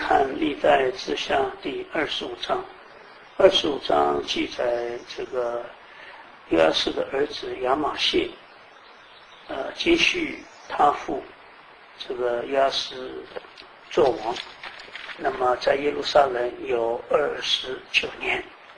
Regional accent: China; 在我们中国人的习惯里面，就是说有很多事情要灭九族

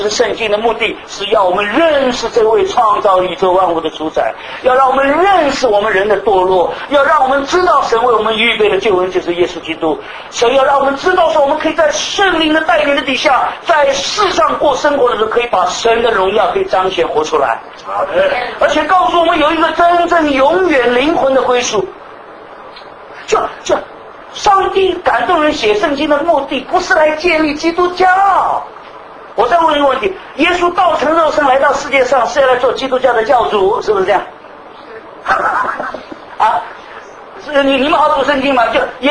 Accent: Shanghai, China; born there; 我生在上海，从来没有见过这个谷子，好像都只是吃饭吃米

